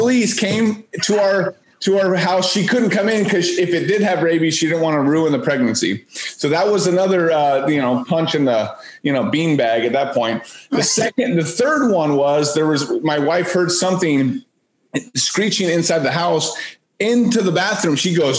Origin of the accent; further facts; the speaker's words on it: California, United States; Growing up in California, I didn't really see a lot of bats.